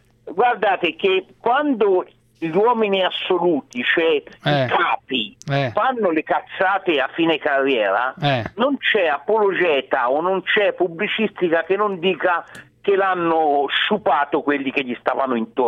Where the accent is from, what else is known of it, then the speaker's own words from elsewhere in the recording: Tuscany, Italy; E io sono toscano, della Toscana meridionale